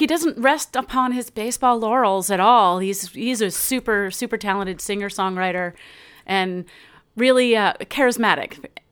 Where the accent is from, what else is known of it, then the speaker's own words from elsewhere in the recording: Georgia, United States; also born or lived in Virginia; now in San Diego, United States; I spent a lot of my musically formative years in Virginia, but I'm actually originally from Georgia.